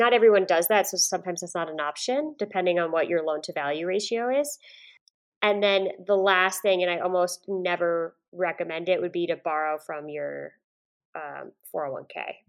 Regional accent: Woodstock, New York, United States; Oh, you are? I'm from Woodstock originally.

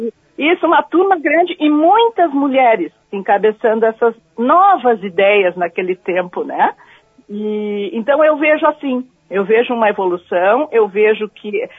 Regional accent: Cachoeira do Sul, Rio Grande do Sul, Brazil; Sim, eu sou de Cachoeira. Eu comecei na infância, assim, já lá por volta dos 9, 10 anos, dançando em invernada da escola.

